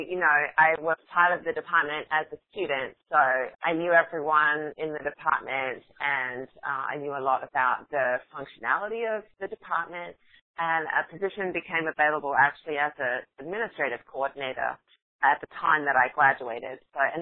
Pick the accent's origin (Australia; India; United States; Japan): Australia; Well, I'm originally from Australia